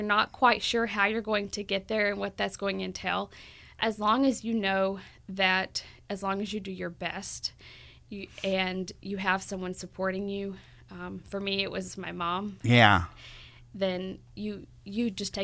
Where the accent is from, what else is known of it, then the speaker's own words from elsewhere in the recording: Richburg, South Carolina, United States; I'm actually from Richburg, South Carolina. I tell a lot of people I'm from the woods.